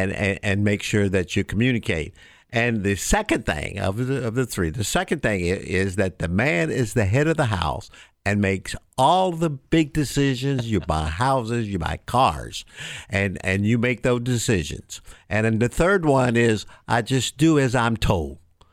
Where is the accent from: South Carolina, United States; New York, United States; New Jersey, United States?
South Carolina, United States; Columbia; My hometown is Columbia